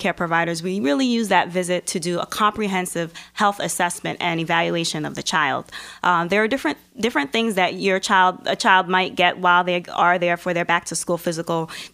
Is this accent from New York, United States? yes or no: yes; New York, United States; also born or lived in Norfolk, Virginia; And then I decided to come back to New York, to my hometown, and to work.